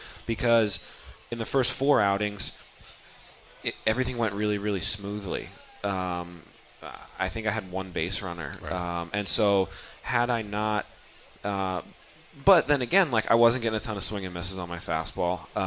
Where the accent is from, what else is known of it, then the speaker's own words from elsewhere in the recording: Jersey City, New Jersey, United States; Yeah, my home state.